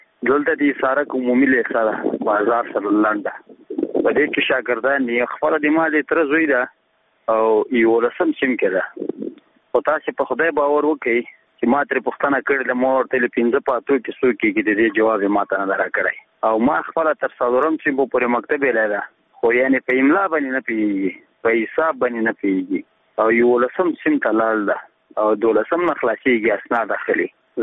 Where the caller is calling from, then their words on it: Nangarhar, Afghanistan; زه د ننګرهار ولایت دی سره کې غلجی دی ولسوالۍ څخه دغه پیغام در په سبتم